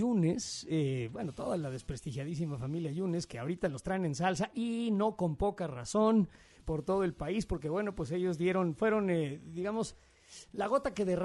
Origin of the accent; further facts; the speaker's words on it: Mexico; y yo siendo mexicano, pues estamos en línea